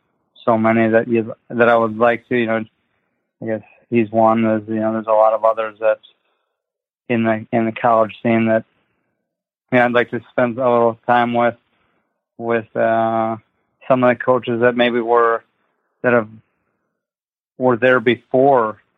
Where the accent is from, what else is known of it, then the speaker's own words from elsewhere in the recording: Bismarck, North Dakota, United States; the size of the community was a little bit similar to where we grew up in Bismarck.